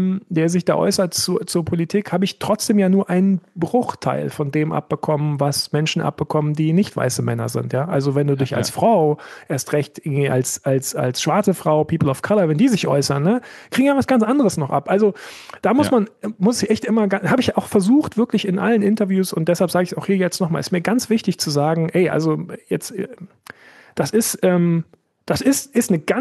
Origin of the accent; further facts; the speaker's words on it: Southern Germany, Germany; Also ich komme eigentlich aus Süddeutschland